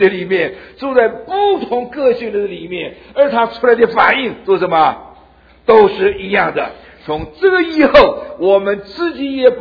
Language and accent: Chinese; China; 或者我们中国人去表现，我们中国人他看我们中国人表现，我完全不一样。